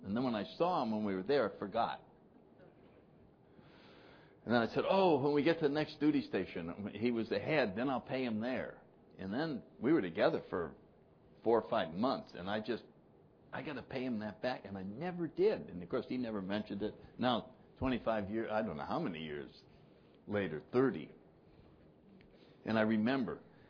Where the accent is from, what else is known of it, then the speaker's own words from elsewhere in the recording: New England, United States; I came from New England.